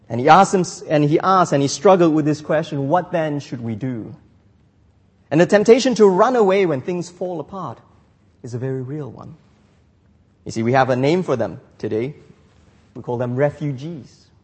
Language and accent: English; Malaysia; I'm from Malaysia, we don't have that many animals. Not in the city anyway.